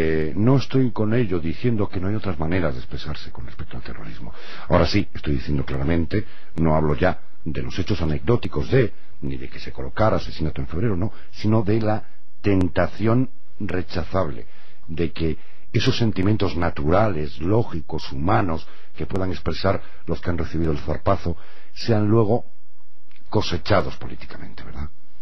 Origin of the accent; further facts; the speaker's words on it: Community of Madrid, Spain; yo que soy español, soy de la Comunidad de Madrid